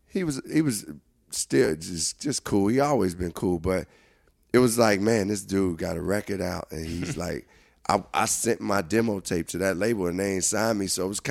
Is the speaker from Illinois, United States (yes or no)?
yes; Chicago, Illinois, United States; See me, like, I'm coming from Chicago.